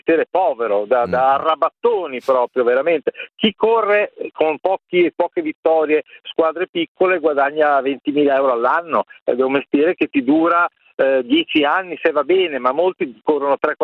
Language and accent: Italian; Ferrara, Emilia-Romagna, Italy; vengo da Ferrara